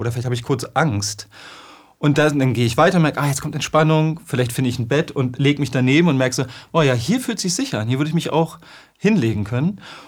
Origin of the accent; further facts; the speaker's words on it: Berlin, Germany; weil ursprünglicherweise bin ich in einer Großstadt in Berlin groß geworden. Eher auf Baustellen, auf wilden Baustellen, vielleicht der Wildnis von Berlin.